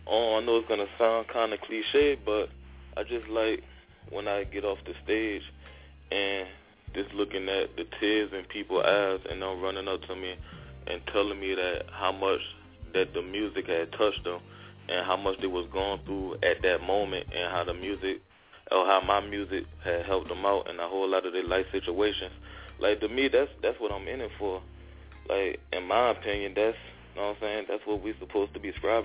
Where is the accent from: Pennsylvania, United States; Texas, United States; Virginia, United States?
Virginia, United States; Richmond; also born or lived in Harlem, United States; I was born in Harlem, New York, but I really was raised in Richmond, Virginia. So I kind of got the best of both worlds, the North and the South.